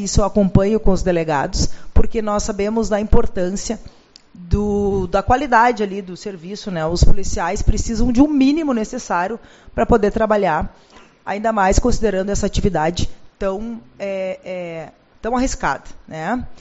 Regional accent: Bagé, Rio Grande do Sul, Brazil; Eu sou natural de Bagé, como foi dito

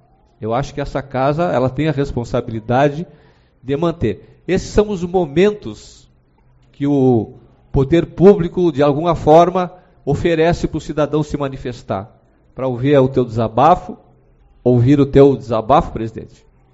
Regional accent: Brazil; Nós não temos que ter vergonha de sermos assim, porque nós somos do Brasil e o Brasil é assim, de norte a sul.

